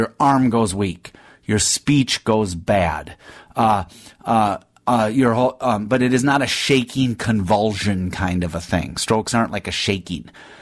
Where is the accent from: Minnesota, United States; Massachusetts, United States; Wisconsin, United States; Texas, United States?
Minnesota, United States; We're from Minnesota. The correct term is pop.